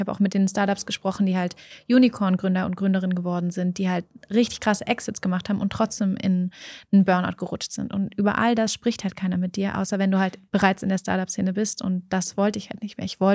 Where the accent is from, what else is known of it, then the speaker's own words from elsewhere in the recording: Berlin, Germany; born there; Ich bin gebürtige Berlinerin